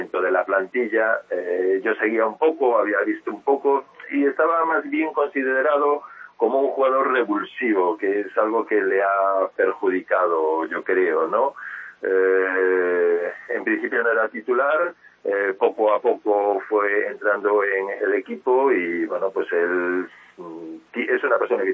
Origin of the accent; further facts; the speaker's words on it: Vigo, Galicia, Spain; yo soy de Vigo, vivo aquí en Vigo, he sido entrenador, jugador del Celta, entrenador del Celta B